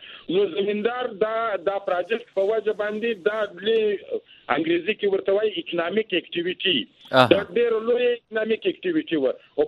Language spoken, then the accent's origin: Pashto; Balochistan, Pakistan; موږ په پاکستان کې یو ډیر غریب صوبای یو